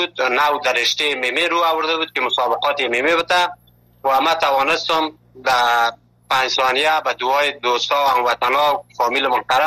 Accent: Afghanistan; now in Malatya, Turkey

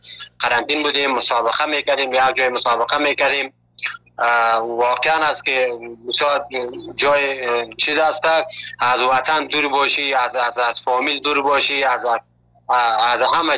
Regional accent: Afghanistan; now in Turkey

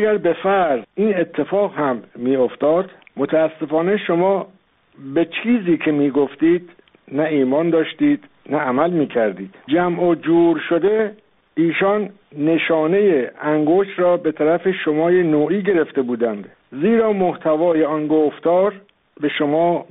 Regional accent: Iran; جناب آقای خامنه‌ای، بنده به عنوان یک ایرانی بر خود میبالیدم

